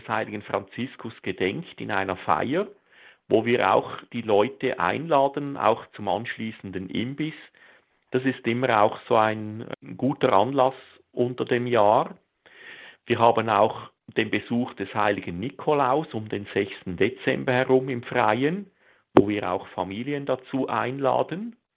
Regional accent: Rapperswil-Jona, St. Gallen, Switzerland; born or raised there

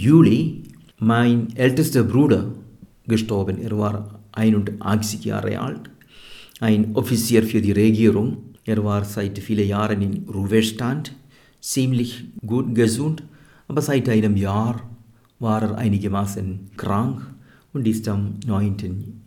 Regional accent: Chammalamattam, Kerala, India; born there; German is a second language; Ich wurde am 20. März 1951 in meiner Heimatort Chammalamattam im Bundesstaat Kerala in Südindien geboren. Ich bin das jüngste von den 8 Kindern meiner Eltern.

